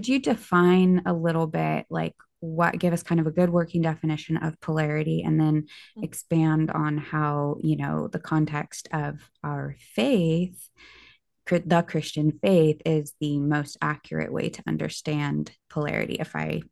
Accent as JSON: {"language": "English", "region": "California", "country": "United States", "tie": "born or raised there", "said": "for those listening who might not know, I grew up in the Bay Area. I'm 37."}